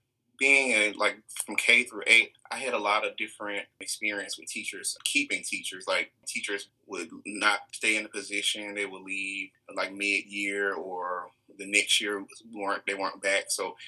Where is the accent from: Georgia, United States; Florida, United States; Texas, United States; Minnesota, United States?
Georgia, United States; Columbus; I'm from Columbus, Georgia.